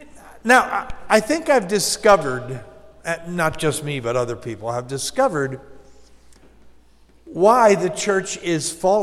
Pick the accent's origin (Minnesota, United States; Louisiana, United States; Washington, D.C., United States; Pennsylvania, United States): Pennsylvania, United States; Muhlenberg Township; I was born and raised in Muhlenberg Township, so not far from here.